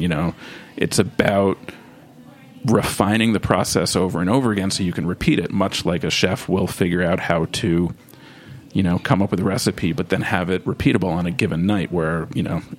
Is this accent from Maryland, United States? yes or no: no; New York, United States; I grew up in New York, like I said, so I named stuff after New York.